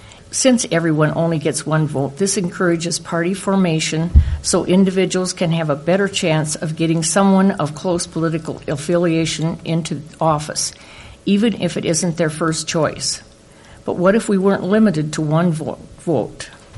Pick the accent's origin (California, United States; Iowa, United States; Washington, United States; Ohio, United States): Iowa, United States; Ames; I was born in Ames, and I've spent my whole life within its community, growing up on a farm 20 miles north of here. Both of my parents worked in Ames as I was growing up, and my grandparents live here.